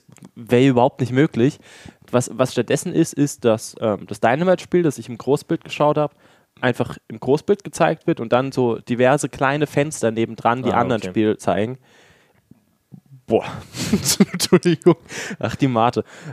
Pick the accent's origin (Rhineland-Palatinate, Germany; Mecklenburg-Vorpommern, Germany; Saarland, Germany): Rhineland-Palatinate, Germany; accent: Rhenish Hessian; wir kommen aus Rheinhesse, wir können auch rheinhessisch babbeln